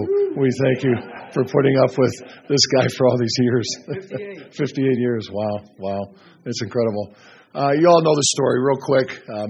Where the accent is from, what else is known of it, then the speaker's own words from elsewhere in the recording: Erie, Pennsylvania, United States; I grew up in Erie, Pennsylvania, and went off to the University of Notre Dame.